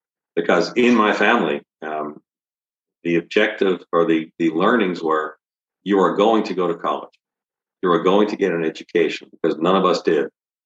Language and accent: English; Philadelphia, Pennsylvania, United States; So I was born in South Philadelphia, spent time in West Philadelphia, and ended up in the near Northeast Philadelphia, but always in the city.